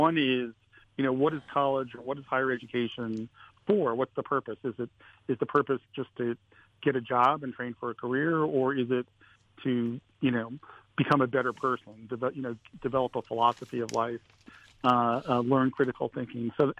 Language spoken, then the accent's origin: English; Pennsylvania, United States; I'll give you an example in my home state of Pennsylvania.